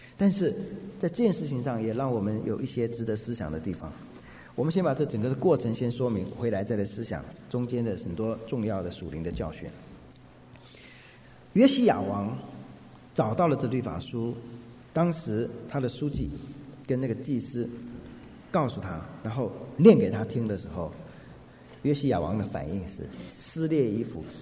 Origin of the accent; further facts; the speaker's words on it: China; 肝肠寸断，这是我们中国人的说法，肝肠切得断断的